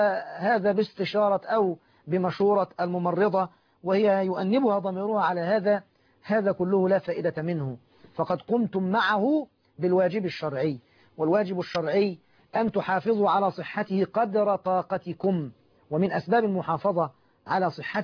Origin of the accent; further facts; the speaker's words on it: Egypt; الطعام المشهور في بلدنا مصر